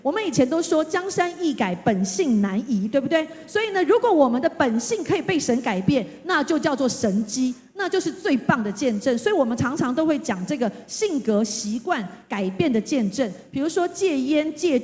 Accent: Taiwan; 我们台湾人家里面都是拜拜的那一种，都有神坛那种

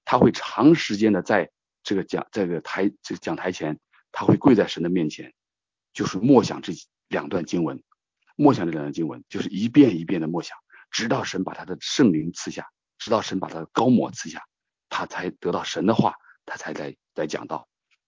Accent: China; 我相信我们就像我中国人，我们很多人都知道

